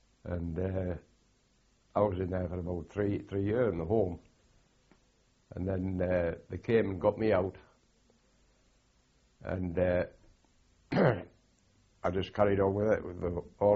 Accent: Durham, North East England, United Kingdom; born there; And I was born in Clearpath, in Durham City.

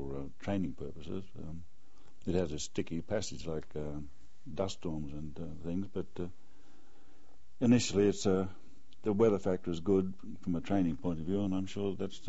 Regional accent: Canberra, Australian Capital Territory, Australia; also born or lived in Sydney; I was born in Australia, in Sydney, and I was brought up in Canberra until I joined the Royal Australian Air Force as an air cadet in January 1936.

